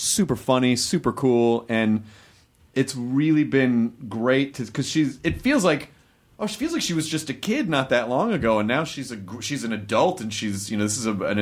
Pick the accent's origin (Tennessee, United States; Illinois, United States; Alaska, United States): Tennessee, United States; Memphis; Well, I grew up in in a lot of places, but primarily Memphis, Tennessee. But my family moved a lot.